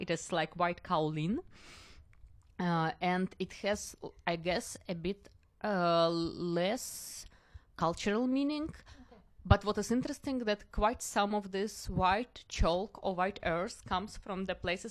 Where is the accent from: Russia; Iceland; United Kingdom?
Russia; English is a second language; So myself, I was born and raised in Russia.